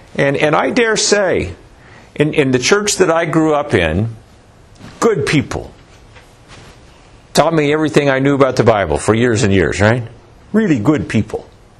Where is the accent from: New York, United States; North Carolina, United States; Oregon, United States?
Oregon, United States; Roseburg; the people in my hometown of Roseburg show up there on Sunday